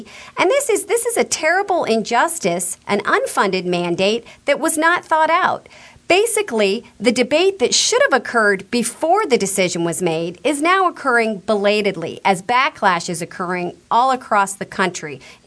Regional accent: Indiana, United States; In my home state of Indiana, for example, these are not even elected individuals.

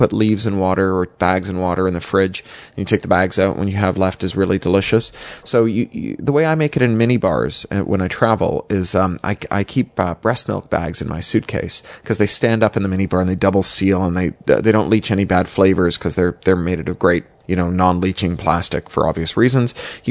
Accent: Toronto, Ontario, Canada; So I'm from Toronto. We are all about the lakes and the cottages and so on.

